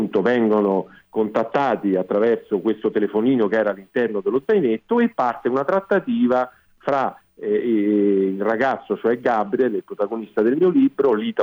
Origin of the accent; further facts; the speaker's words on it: Rome, Lazio, Italy; Sì, sono romano.